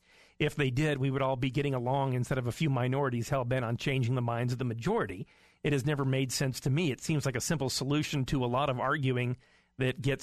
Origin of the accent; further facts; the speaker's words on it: Idaho, United States; I was born and raised in Idaho, so I tend to be more Idaho.